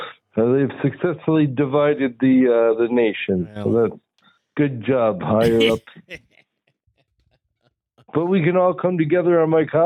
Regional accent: Cameroon; born there; I just turned 45, so I reached the age limit. Unfortunately, I was born in Cameroon, West Africa.

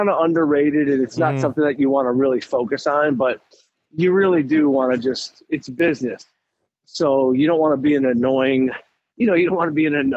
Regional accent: Southfield, Michigan, United States; now in Los Angeles, United States; I never did it in Detroit. I was I'm from Southfield. I grew up wanting, you know, knowing I wanted to be a comedian.

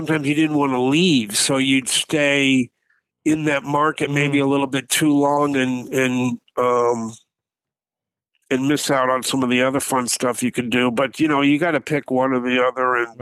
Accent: Kansas, United States; and I'm from Kansas. I think I might have told you.

